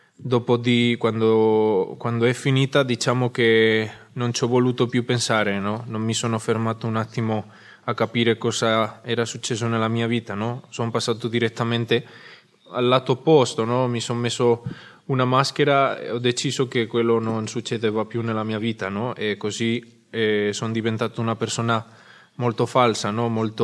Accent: Spain; Italian is a second language; Sono spagnolo, ho 23 anni

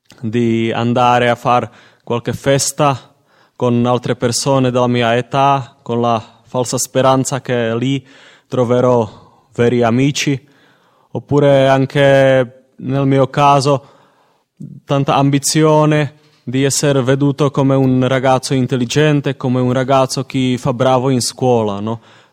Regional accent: Czechia; now in Italy; ho 25 anni, vengo dalla Repubblica Ceca e da 4 anni sono in comunità Cenacolo.

